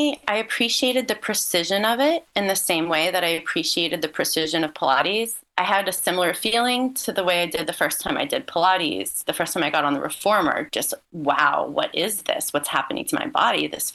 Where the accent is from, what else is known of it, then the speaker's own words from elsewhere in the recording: Louisiana, United States; And I'm originally from Louisiana. I was at home visiting friends.